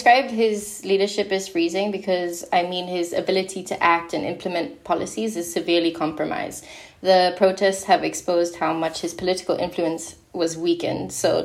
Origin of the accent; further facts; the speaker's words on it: Botswana; I'm from Botswana, and I study international relations at IE University.